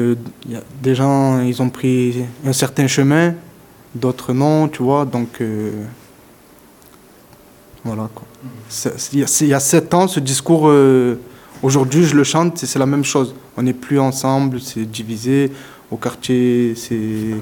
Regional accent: Provence-Alpes-Côte d'Azur, France; C'était une avenue, tu vois, au quartier, le Plan d'Ao, parce que je viens du Plan d'Ao

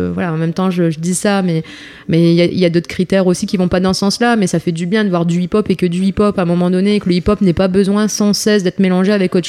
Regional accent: Lille, Hauts-de-France, France; je viens de Lille où il y a une politique culturelle très forte, où il y a une très grosse offre culturelle.

